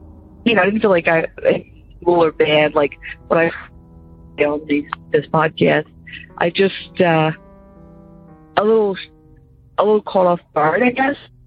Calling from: Pennsylvania, United States; I'm calling from Pennsylvania.

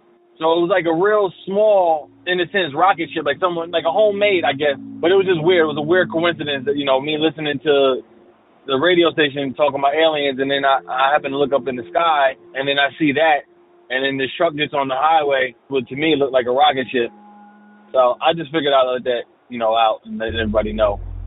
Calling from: New Jersey, United States; Well, yeah … I'm calling from Jersey.

